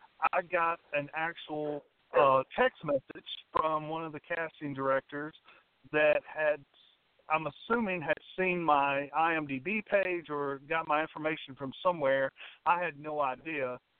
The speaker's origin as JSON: {"language": "English", "town": "Hopkinsville", "region": "Kentucky", "country": "United States", "tie": "born or raised there", "moved": "as an adult", "lives_now": "Nashville, United States", "said": "It was just such a wonderful time, growing up in Kentucky. Being there in Hopkinsville, where I grew up playing football and all of that, watching the UK Wildcats"}